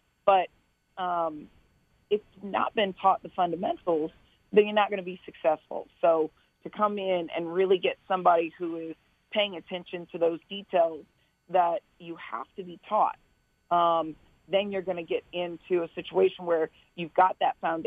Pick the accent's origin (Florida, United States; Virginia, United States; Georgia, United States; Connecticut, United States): Florida, United States; Vero Beach; I grew up in Vero Beach, Florida. Huge football fan. Always wanted to play.